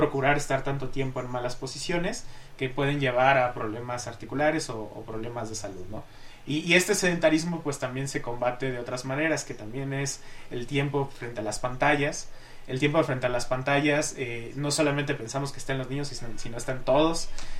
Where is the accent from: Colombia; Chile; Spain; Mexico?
Mexico; El problema en realidad de nuestros hábitos como mexicanos tiene mucho que ver con este contexto sociocultural